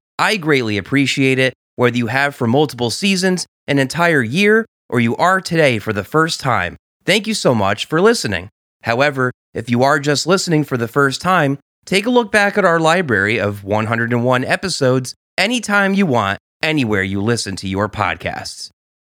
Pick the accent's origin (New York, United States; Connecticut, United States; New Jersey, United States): Connecticut, United States; Newtown; he's still located in my hometown of Newtown, Connecticut